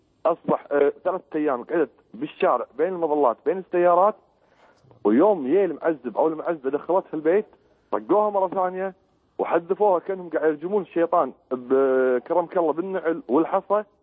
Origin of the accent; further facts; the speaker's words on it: Kuwait; او دوله نيبال ما عندهم سفاره عندنا في الكويت